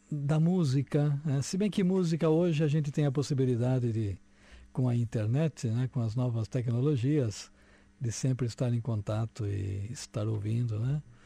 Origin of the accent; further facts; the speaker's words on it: Santa Bárbara, São Paulo, Brazil; born there; nasci em São Paulo, no interior de São Paulo. É uma cidade que se chama Santa Bárbara, a 140 quilômetros da cidade de São Paulo. E ali eu nasci, os meus pais, pai de origem portuguesa, né … mãe de origem italiana.